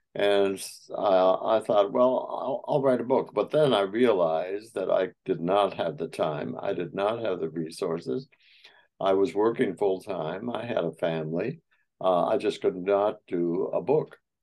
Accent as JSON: {"language": "English", "region": "Michigan", "country": "United States", "tie": "born there", "lives_now": "Milwaukee, United States", "said": "I was born in Upper Michigan. I live in Milwaukee. I went to Marquette University in journalism."}